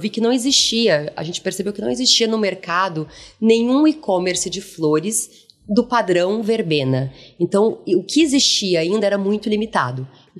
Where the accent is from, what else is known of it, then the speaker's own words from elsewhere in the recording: Inhumas, Goiás, Brazil; also born or lived in Goiânia; Então, eu sou de Goiás, né? Eu cresci numa cidade super pequena de Goiás.